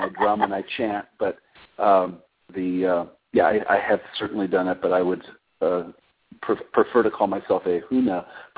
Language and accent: English; Minnesota, United States; I come from Minnesota originally, and so it's quite a climate change.